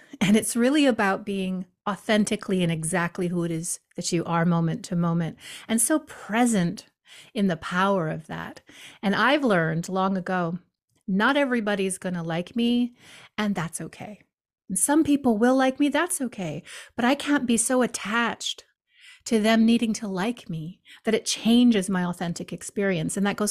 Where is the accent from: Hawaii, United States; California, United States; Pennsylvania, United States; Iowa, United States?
Hawaii, United States; Well, I was raised in Hawaii, which so is my father, by the way, which is a very like inherently magical place.